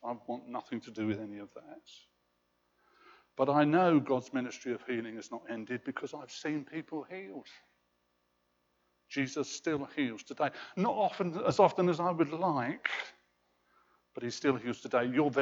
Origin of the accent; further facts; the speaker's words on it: London, United Kingdom; I'm a Londoner, born in Fulham.